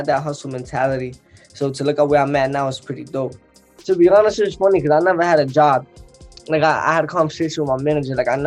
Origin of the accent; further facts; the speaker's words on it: Brooklyn, New York, United States; Me, I'm from Crown Heights, Franklin Ave, Park Place to be specific, by the shuttle train. So, I mean, around the time I grew up in that neighborhood, and even still to this day, people were getting killed